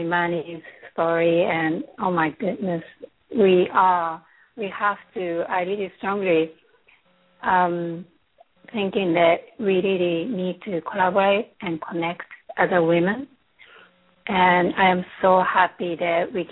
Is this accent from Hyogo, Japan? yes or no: no; Tokyo, Japan; born there; English is a second language; moved away as an adult; also born or lived in England; Yes, I was born in Tokyo 47 years ago.